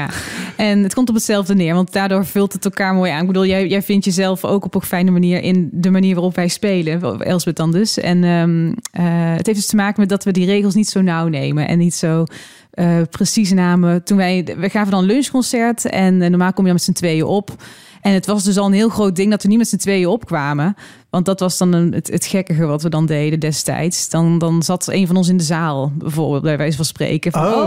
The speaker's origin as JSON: {"language": "Dutch", "country": "Netherlands", "accent": "soft G", "said": "je kunt mij herkennen aan mijn zachte G."}